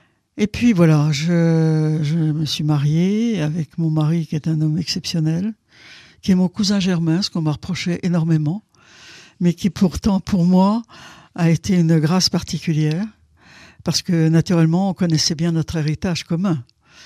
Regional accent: Centre-Val de Loire, France; born there; Je suis une femme … Je suis née dans le Berry, au centre de la France, dans une famille catholique.

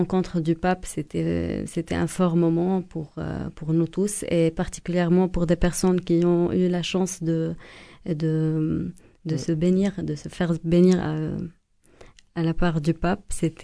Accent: Lebanon; now in France; Je suis libanaise

